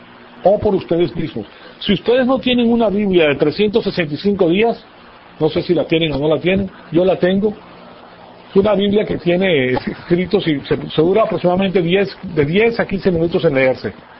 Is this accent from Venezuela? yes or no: no; Mexico; Me digan en México, si soy mexicano, bendito México. Que me digan México para mí es un orgullo.